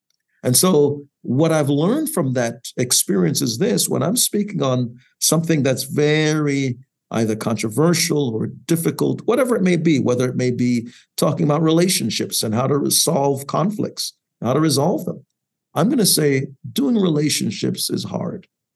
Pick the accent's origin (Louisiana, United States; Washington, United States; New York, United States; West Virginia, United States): New York, United States; New York City; And so I grew up in New York City. So my New York side kicked in.